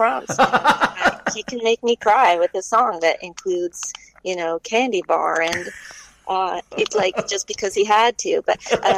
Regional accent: Duluth, Minnesota, United States; I'm from Duluth, Minnesota, and there's something familiar both about the landscape

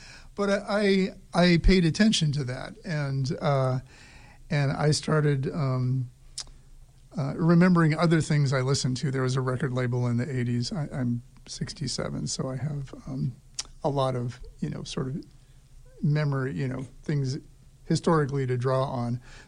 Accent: San Diego, California, United States; I grew up in San Diego, California, I was, raised by people who went to church a lot

